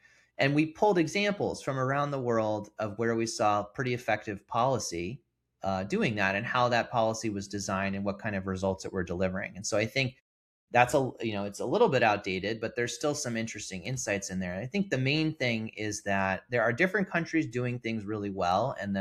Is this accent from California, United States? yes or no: yes; Los Angeles, California, United States; I'm from Los Angeles. I'm heading out there tomorrow to go see my family for the holidays.